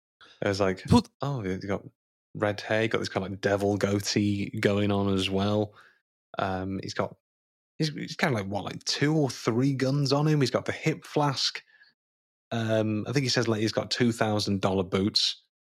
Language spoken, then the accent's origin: English; Boston, Massachusetts, United States; I'm from Boston.